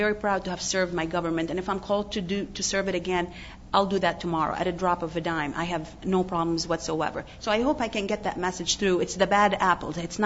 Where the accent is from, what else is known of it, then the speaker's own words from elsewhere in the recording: Lebanon; I've heard them growing up in Lebanon all my life.